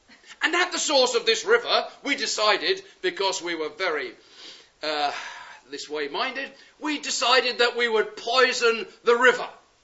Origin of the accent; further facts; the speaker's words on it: Eastbourne, South East England, United Kingdom; if you were to come to my hometown and stand on the seafront in the summer, just at a certain part, you'd see them playing bowls. Bless them. Some of them can hardly bend over to bowl the bowl. But there they are, all the pensioners in Eastbourne.